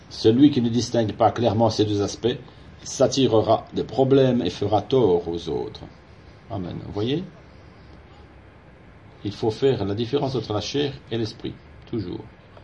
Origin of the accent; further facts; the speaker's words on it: Switzerland; moved away; Et en Suisse, moi je me souviens, je crois que c'était encore comme ça, même jusqu'à ce que j'ai quitté la Suisse.